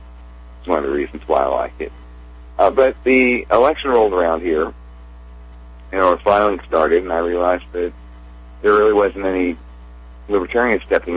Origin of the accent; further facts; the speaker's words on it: Tulsa, Oklahoma, United States; also born or lived in Tucson; now in Durham, United States; Well, I live in Durham. I was born in Tucson and grew up in Tulsa.